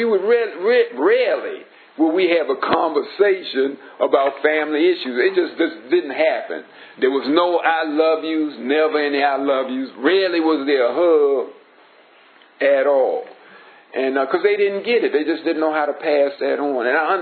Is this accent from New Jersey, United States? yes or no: no; Washington, District of Columbia, United States; born there; Now I was born in Washington, D.C.